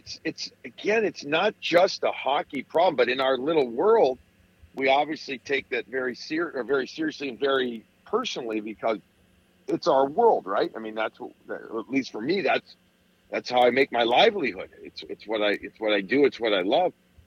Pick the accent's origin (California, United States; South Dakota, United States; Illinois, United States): Illinois, United States; Chicago; I'm, by the way, I'm from Chicago.